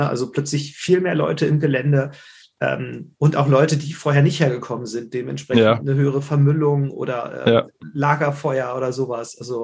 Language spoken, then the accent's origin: German; Lower Saxony, Germany; born there; Ach, naja, du, ich komme ja gebürtig aus der Lüneburger Heide. Von daher muss ich mich ein bisschen zurückhalten.